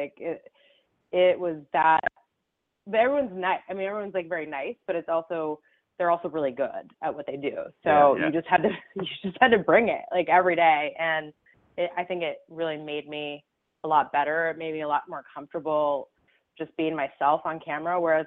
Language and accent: English; Great Falls, Montana, United States; my first job out of college was actually in my hometown in Great Falls, Montana.